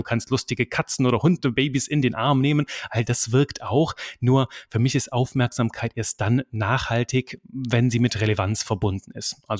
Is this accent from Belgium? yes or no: yes; Eastern Belgium, Belgium; bin kein Russe, bin Belgier, komme aus einem kleinen 250-Einwohner-Dorf im Osten von Belgien